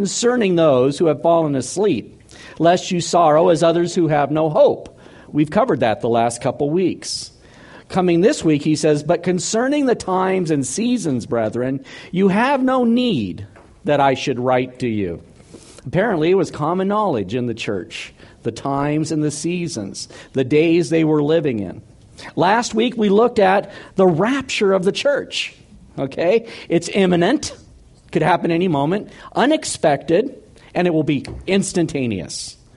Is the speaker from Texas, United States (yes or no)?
no; California, United States; I'm a Californian, but I also realize there's some weird stuff.